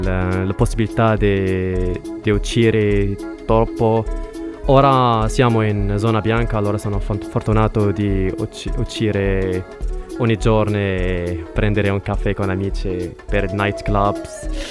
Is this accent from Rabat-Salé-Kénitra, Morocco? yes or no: yes; Rabat, Rabat-Salé-Kénitra, Morocco; Italian is a second language; now in Cagliari, Italy; Sono di Marocco, Rabat.